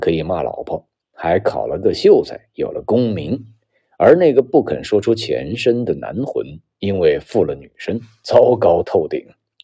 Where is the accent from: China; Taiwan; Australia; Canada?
China; 看来我们中国人看肉身重，待灵魂轻，再进一步则是只重衣冠不重人